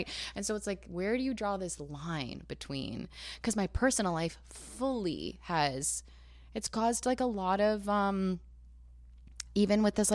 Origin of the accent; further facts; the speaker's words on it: New Jersey, United States; And I'm from Jersey. I love to party.